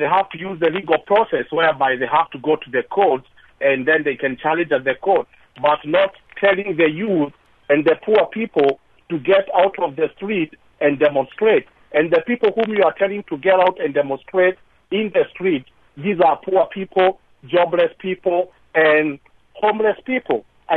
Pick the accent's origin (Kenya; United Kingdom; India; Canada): Kenya; now in United States; I'm from Kenya and I was born in Kenya, but I spent like 10 years here in the U.S.